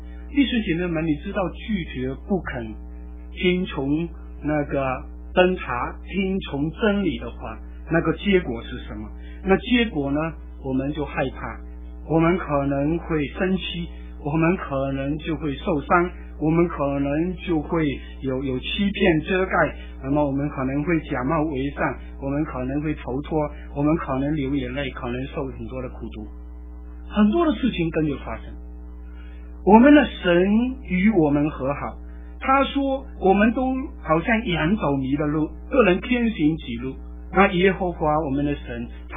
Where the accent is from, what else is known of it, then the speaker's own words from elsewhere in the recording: Malaysia; 那我们是马来西亚人，英国也管过我们